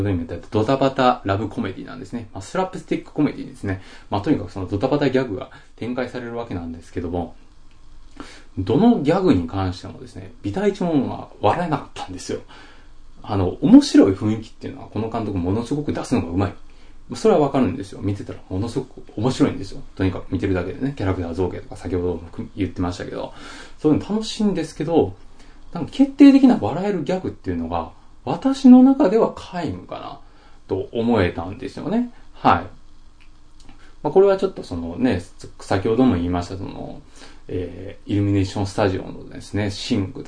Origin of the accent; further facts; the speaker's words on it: Osaka, Japan; 私もね、その、あの出身が大阪なもんですから